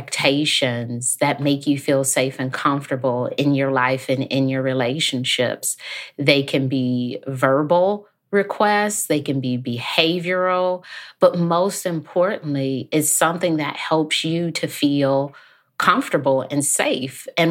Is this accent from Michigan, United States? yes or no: yes; Detroit, Michigan, United States; I grew up in Detroit, and when I was in undergrad, I noticed that I was having some challenges